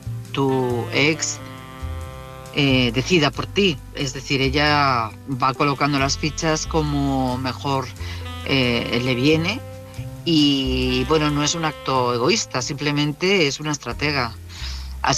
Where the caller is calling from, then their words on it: Madrid, Community of Madrid, Spain; de Madrid.